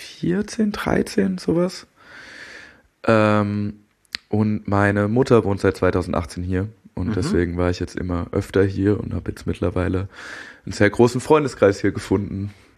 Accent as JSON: {"language": "German", "town": "Darmstadt", "region": "Hesse", "country": "Germany", "tie": "born or raised there", "said": "Genau, in Darmstadt bzw. Griesheim bei Darmstadt, nicht Frankfurt-Griesheim. Verwechslungsgefahr. Ja, ich bin in der Nähe aufgewachsen"}